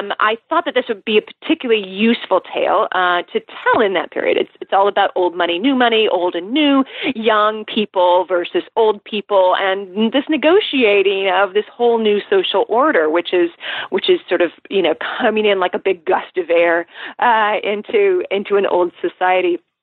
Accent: Seattle, Washington, United States; I grew up near Seattle, so we went down to Southern Oregon.

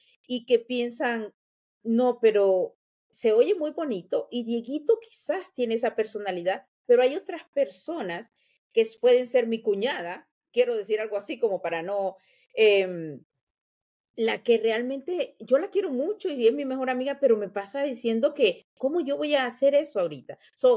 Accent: Tegucigalpa, Francisco Morazán, Honduras; Pero es que el ambiente en mi país, en Tegucigalpa y eso

